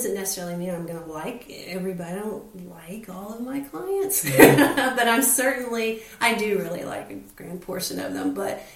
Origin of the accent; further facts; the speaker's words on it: California, United States; where I grew up was in the San Joaquin Valley of California, and it was a very diverse middle class community.